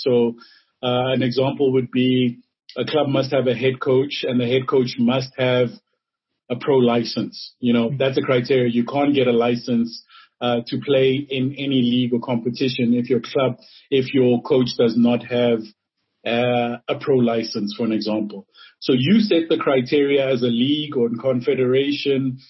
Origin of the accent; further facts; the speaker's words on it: South Africa; I travel around the continent quite a bit, and every time I mention I'm from South Africa, everybody looks up to the South African